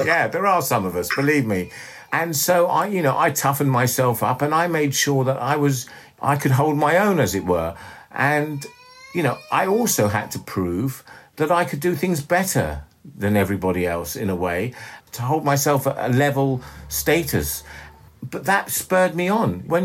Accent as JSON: {"language": "English", "region": "London", "country": "United Kingdom", "tie": "born or raised there", "said": "I was brought up in London."}